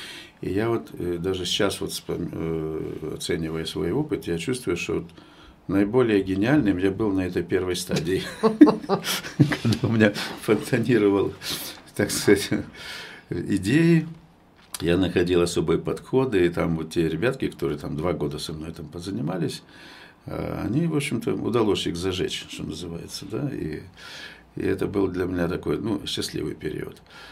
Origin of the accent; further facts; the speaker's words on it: Kherson, Kherson Oblast, Ukraine; Я говорю, из Херсона.